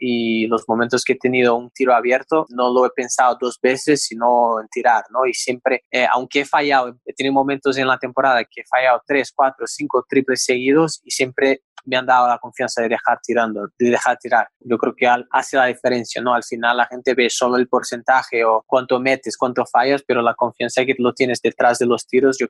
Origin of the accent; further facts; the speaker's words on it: Brazil; Spanish is a second language; Siempre me ha demostrado mucho respeto con el hecho que yo soy de Brasil